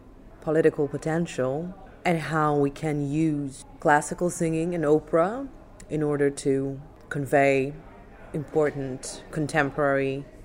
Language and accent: English; Poland; English is a second language; now in Netherlands; I'm originally from Poland, but I've been living and working in the Netherlands for the last 4 years.